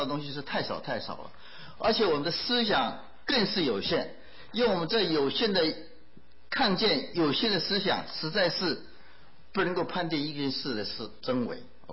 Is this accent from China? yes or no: no; Taiwan; 就像我从小长大在台湾，我知道洪水什么样子，因为台湾常常有台风